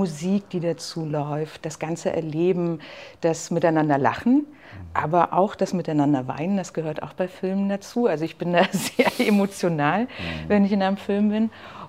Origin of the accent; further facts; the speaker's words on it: Frankfurt, Brandenburg, Germany; für mich eine Liebeserklärung an meine alte Heimat Frankfurt-Oder cineastisch erschaffen hat.